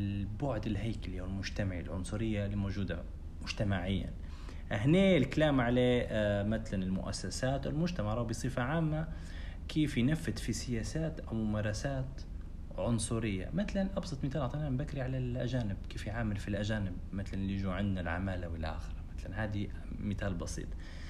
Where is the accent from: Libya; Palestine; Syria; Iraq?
Libya; وإحنا هذا الشيء مش مستوعبينه كليبيين. التنوع الثقافي والهوية اللي عندنا في ليبيا مميز جدا